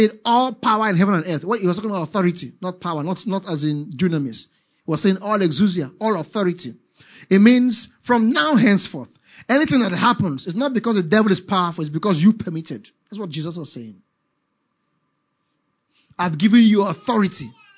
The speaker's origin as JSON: {"language": "English", "town": "Enugu", "region": "Enugu State", "country": "Nigeria", "tie": "born or raised there", "said": "You know, I grew up in Enugu"}